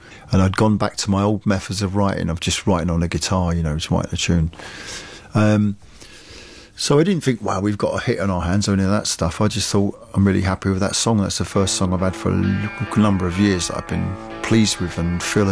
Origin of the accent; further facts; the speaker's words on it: England, United Kingdom; it's always been part of my culture and part of my life, being an English pisshead, like we all, most, a lot of us are.